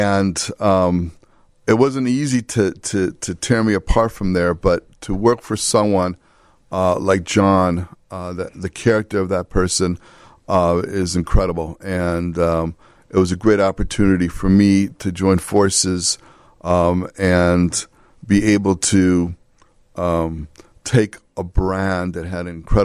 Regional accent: Lincolnwood, Illinois, United States; also born or lived in Chicago; I grew up, I was born in the city, but moved to Lincolnwood when I was three. I grew up in Lincolnwood and went to Niles West High School.

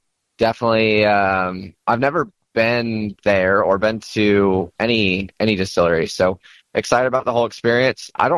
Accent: Tucson, Arizona, United States; I'm from Tucson, so my home race, we've struggled there for a couple of years

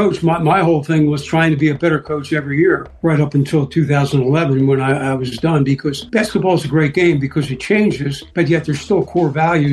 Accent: Collingswood, New Jersey, United States; I did. And about, I'd say, 2-3 miles away is a place called Oakland, New Jersey.

